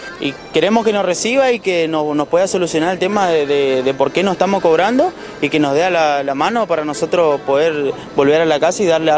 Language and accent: Spanish; Oberá, Misiones, Argentina; somos 14.000 tareferos en la provincia de Misiones, 6.500 somos de Oberá